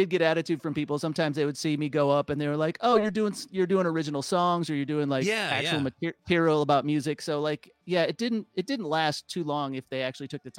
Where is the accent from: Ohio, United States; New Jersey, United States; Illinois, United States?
Illinois, United States; Waukegan; Yeah, I grew up in Waukegan, Illinois. Shout out to Waukegan.